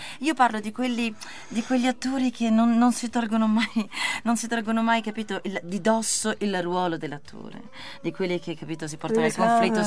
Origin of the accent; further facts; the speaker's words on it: Rome, Lazio, Italy; avendo io vissuto, non sono nata a Roma, ma sono cresciuta a Roma da quando ero proprio bebè o da quando ero ragazzina.